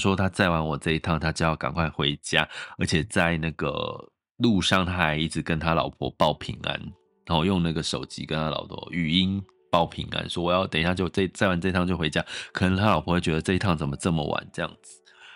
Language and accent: Chinese; Taiwan; 我就觉得我们台湾人很幸福啊